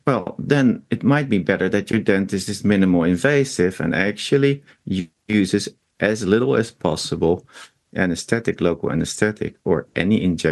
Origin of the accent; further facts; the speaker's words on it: Netherlands; We come from the Netherlands where We actually have a treatment style that is called ART